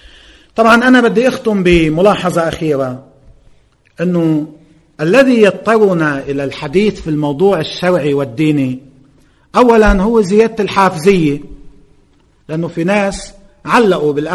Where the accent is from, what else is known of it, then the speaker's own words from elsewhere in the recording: Lebanon; أساسا المناخ الموجود عندنا بلبنان بهذا الموضوع